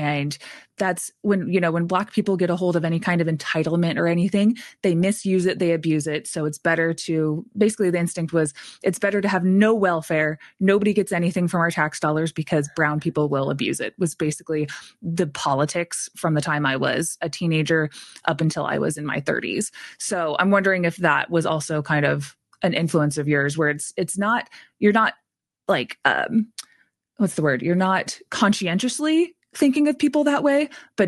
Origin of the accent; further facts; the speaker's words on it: Provo, Utah, United States; And being Mormon and growing up in Provo, Utah, I was not surrounded personally by a lot of people of different faiths